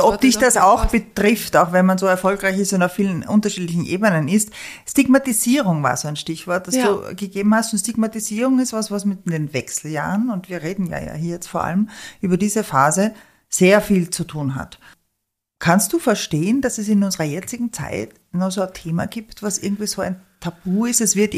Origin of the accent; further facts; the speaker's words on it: Salzburg, Austria; Also ich bin 71er Baujahr, ich bin allerdings auch weiter im Westen aufgewachsen. Das ist, also in Salzburg